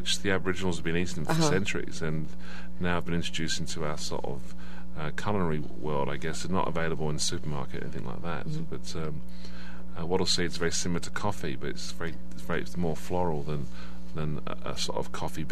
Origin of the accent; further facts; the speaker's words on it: London, United Kingdom; Yes, in London, and trained and worked in sort of London's best restaurants and hotels.